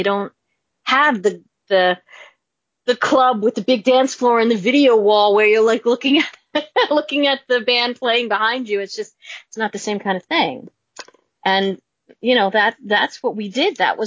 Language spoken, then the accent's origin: English; New York, United States; I grew up in New York, and when I graduated high school, it was legal to drink at 18.